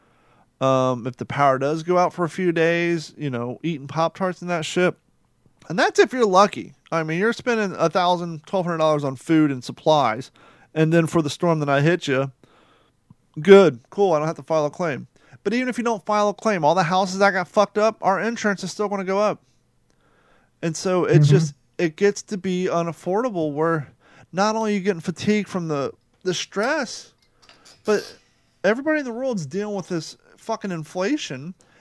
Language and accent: English; Huntington Beach, California, United States; now in Fort Myers, United States; Coming from Huntington Beach, California... Yeah. I moved down here from Huntington Beach.